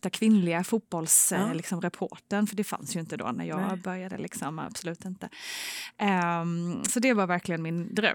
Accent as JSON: {"language": "Swedish", "town": "Älmhult", "region": "Kronoberg County", "country": "Sweden", "said": "jobbade på IKEA naturligtvis, jag är från Älmhult."}